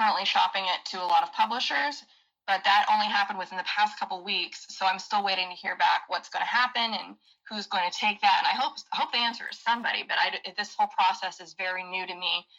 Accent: Anaheim, California, United States; it was one only for the city of Anaheim, where I grew up here in California.

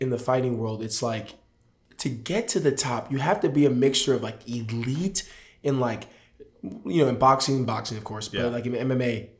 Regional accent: Nigeria; born there; coming from, you know, I was born in Nigeria. So coming from another country

